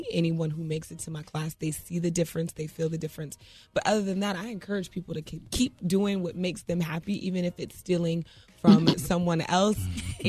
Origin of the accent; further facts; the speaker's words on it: Oakland, California, United States; Nah, like, why you wanna make me do that to my hometown?